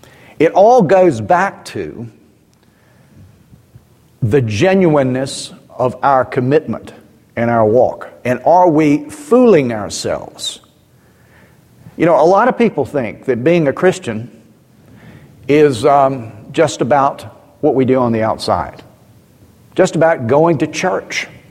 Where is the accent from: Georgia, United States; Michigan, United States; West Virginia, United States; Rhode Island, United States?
Georgia, United States; Columbus; You know, when I grew up in Columbus, Georgia, I didn't know anybody who didn't go to church.